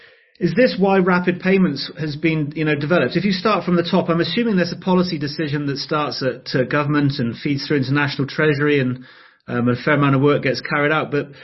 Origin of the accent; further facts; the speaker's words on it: England, United Kingdom; now in South Africa; if you don't know, I'm from England originally, comparing my experience in South Africa, it's been a net positive in many ways